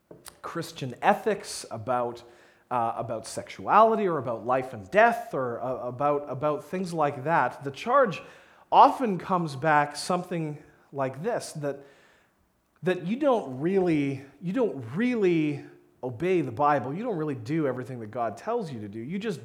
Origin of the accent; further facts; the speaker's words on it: Canada; because I grew up in Canada, so I played hockey